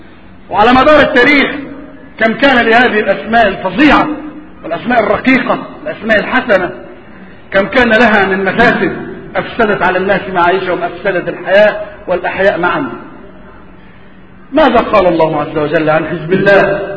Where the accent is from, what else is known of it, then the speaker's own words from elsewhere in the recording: Egypt; وفي بلادنا مصر